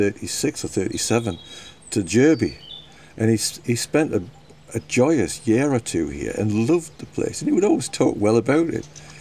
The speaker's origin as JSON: {"language": "English", "region": "England", "country": "United Kingdom", "moved": "as an adult", "lives_now": "Isle of Man", "said": "But we came from England when we got married and moved here to start a new life together."}